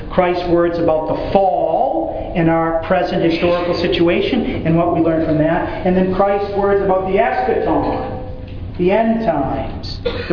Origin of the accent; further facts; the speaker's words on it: Lowell, Massachusetts, United States; 80% of the people growing up in Lowell were Catholic, and even my public school teacher would remind us when holy days of obligation were.